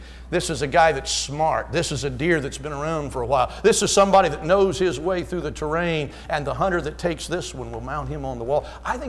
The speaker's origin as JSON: {"language": "English", "country": "United States", "said": "We take everything for granted in this country. That's part of, I guess, being an American."}